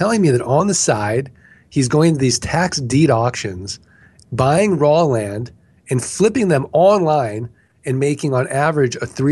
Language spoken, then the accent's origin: English; St. Louis, Missouri, United States; So I'm from St. Louis, I'm from the Show Me State, Missouri